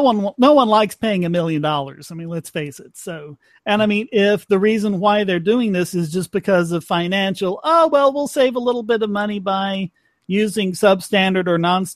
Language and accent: English; North Carolina, United States; several states, including my home state of North Carolina, sued Adobe over this breach